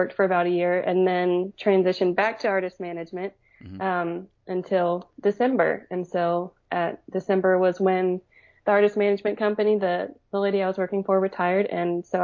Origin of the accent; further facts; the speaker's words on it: North Carolina, United States; I grew up in North Carolina, and there was mostly music education schools around me, so that's why I went to Virginia Tech.